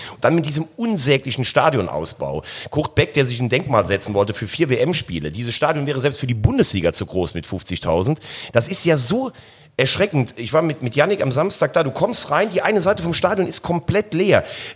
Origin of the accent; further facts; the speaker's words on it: Rhineland-Palatinate, Germany; ich komme halt aus der Nähe von Koblenz